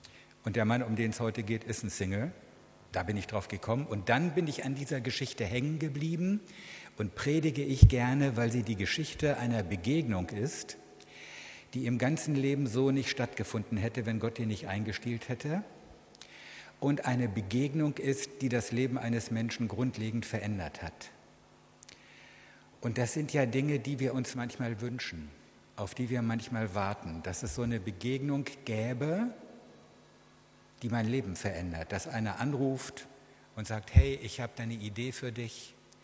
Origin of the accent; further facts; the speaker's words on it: Freudenberg, North Rhine-Westphalia, Germany; Ich komme aus Freudenberg. Das liegt bei Siegen. Etwa eine Stunde Richtung Osten.